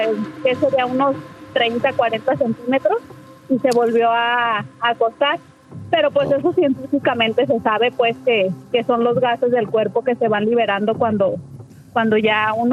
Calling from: Guadalajara, Jalisco, Mexico; Soy de Guadalajara

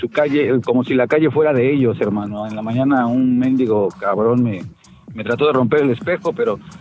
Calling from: Cuautitlán Izcalli, State of Mexico, Mexico; Estoy aquí por Cuautitlán Izcalli, hermanito.

